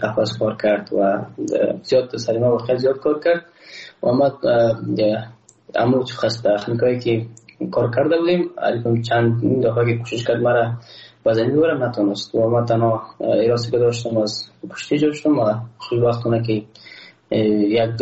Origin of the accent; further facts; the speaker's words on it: Afghanistan; من تاجک نیستم، احساس کنم ما روش بلک پرشتی نیستم، ما یک افغان هستم